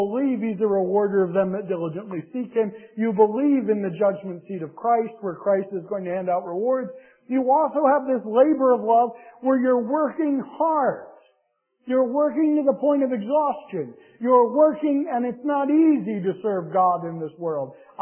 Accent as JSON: {"language": "English", "region": "Pennsylvania", "country": "United States", "tie": "born or raised there", "said": "I learned English north of the Mason-Dixon line up there in Pennsylvania."}